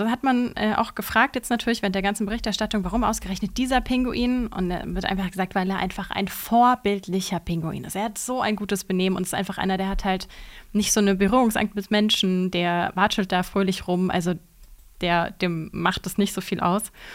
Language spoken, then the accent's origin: German; Garmisch-Partenkirchen, Bavaria, Germany; Ich komme ja aus Garmisch-Partenkirchen